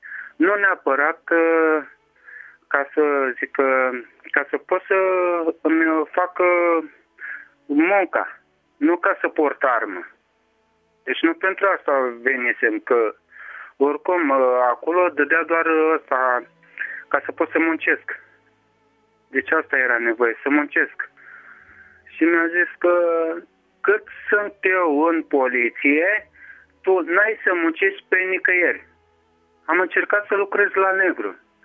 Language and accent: Romanian; Constanța, Constanța County, Romania; Sunt din Constanța